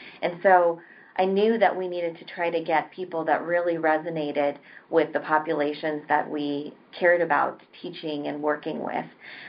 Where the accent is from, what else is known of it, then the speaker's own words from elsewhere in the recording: United States; when my sister and I were young and growing up in the United States, my parents wanted to teach us a lot about Indian culture and our roots.